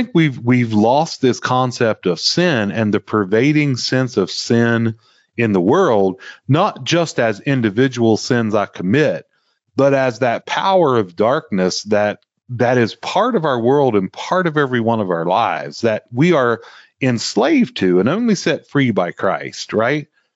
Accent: West Virginia, United States; you know, I grew up in West Virginia.

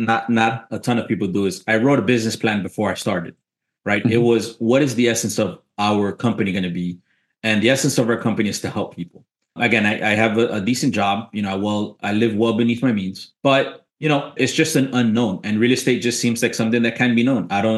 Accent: Cleveland, Ohio, United States; born there; my family immigrated to this country 50 mm-hmm. years ago. So I was born in Cleveland. Went through school, got out of high school, went to college

